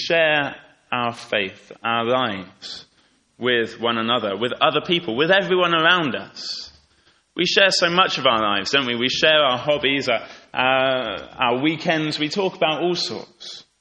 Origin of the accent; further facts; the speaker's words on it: United Kingdom; I think maybe especially with us being British or something, I don't know.